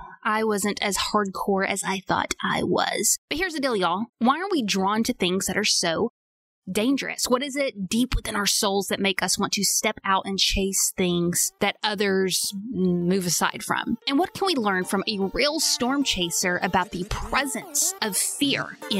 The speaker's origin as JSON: {"language": "English", "region": "Arkansas", "country": "United States", "tie": "born or raised there", "said": "To give you context, I grew up in Arkansas."}